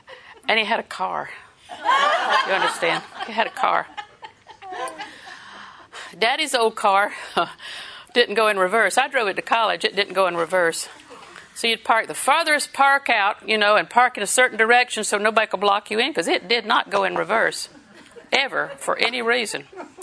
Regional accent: Auburndale, United States; I was raised in Auburndale to the store there in Auburndale, the drugstore.

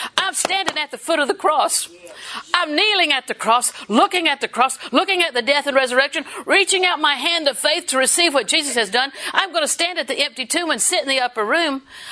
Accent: Auburndale, United States; I was raised in Auburndale to the store there in Auburndale, the drugstore.

